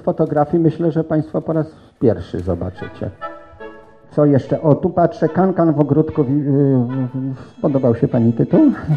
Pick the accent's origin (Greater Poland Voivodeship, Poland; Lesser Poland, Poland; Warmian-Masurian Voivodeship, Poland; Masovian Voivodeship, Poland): Greater Poland Voivodeship, Poland; Kalisz; bo z tego jestem bardzo dumny jako kaliszanin